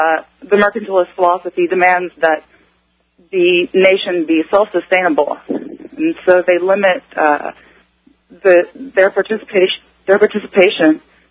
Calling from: Houston, Texas, United States; I'm actually calling from the Texas Medical District, right outside of it.

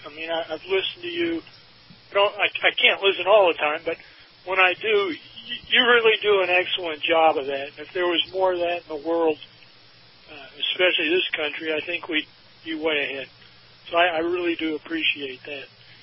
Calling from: Tampa, Florida, United States; I'm from Tampa.

